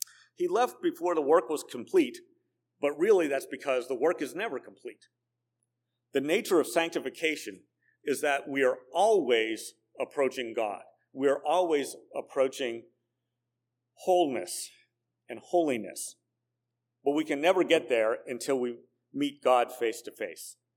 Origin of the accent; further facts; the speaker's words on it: Pittsburgh, Pennsylvania, United States; moved away; You know, when I was growing up in Pittsburgh, I thought that everybody got their drinking water from rivers. As I moved to other parts of the country